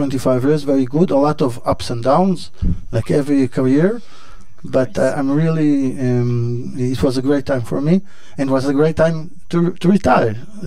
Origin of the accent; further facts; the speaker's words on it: Jerusalem, Jerusalem District, Israel; I was born in Jerusalem, raised in Jerusalem as a kid.